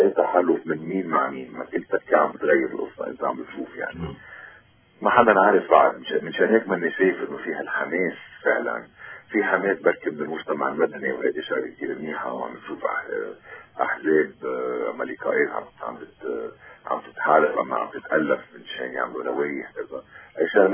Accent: Lebanon; إيه أكيد رحت أنا رحت كمواطن لبناني

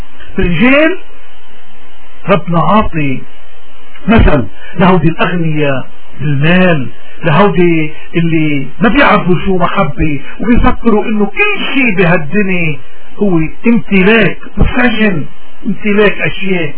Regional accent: Lebanon; خلونا نحن خصوصا كلبنانيين، بلدنا عم بمر بظروف قاسية

